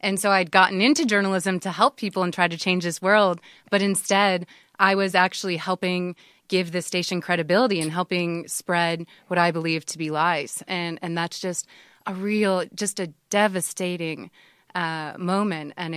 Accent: Midwest, United States; Because I grew up in the Midwest, Joe, and we were fed, talk about propaganda.

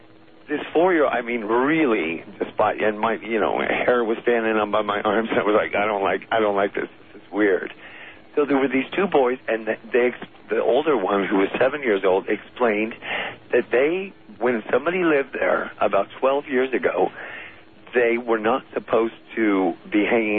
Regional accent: Hollywood, California, United States; I am from Hollywood originally, and when I was about 20, I'm 34 now.

